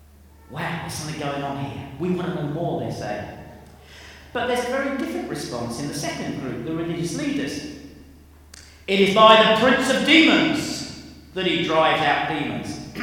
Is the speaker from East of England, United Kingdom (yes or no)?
yes; East of England, United Kingdom; I come from Essex, in case you didn't know. Well, South and Seafront.